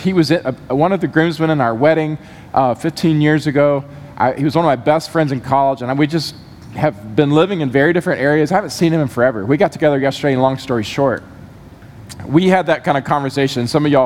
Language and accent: English; Georgia, United States; We have been in Memphis about 15 years, and we absolutely love it here. I'm originally from Georgia.